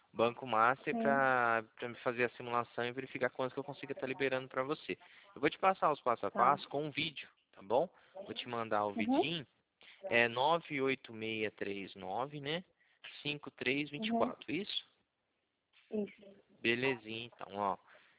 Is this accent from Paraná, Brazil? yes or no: yes; Cornélio Procópio, Paraná, Brazil; Eu sou de Cornélio Procópio, tá bom? Sou de Cornélio Procópio